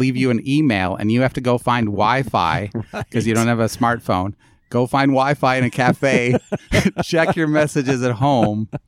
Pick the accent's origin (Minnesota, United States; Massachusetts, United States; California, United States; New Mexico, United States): New Mexico, United States; some of my funny stories about growing up in New Mexico.